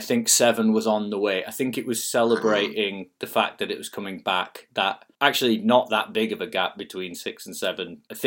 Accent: Yorkshire and the Humber, United Kingdom; I'm from Yorkshire

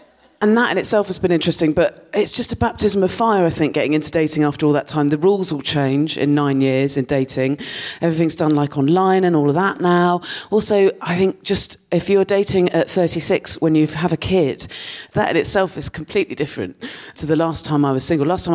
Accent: South West England, United Kingdom; moved away as an adult; So I grew up in Dorset, and I lived there till I was 18, and no one was doing anything to their pubes when I was growing up in Dorset. To be fair, for context, the bit of Dorset I'm from

